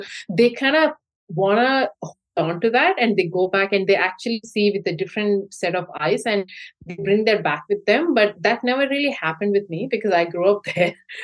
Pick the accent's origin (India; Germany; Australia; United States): India; Because I was born and brought up in India, I did not really think of, you know, the rituals I had growing up